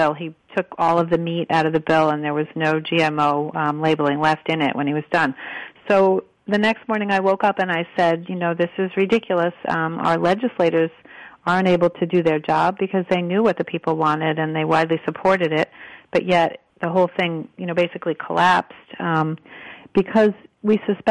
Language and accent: English; Connecticut, United States; I started working on labeling in Connecticut, in my home state.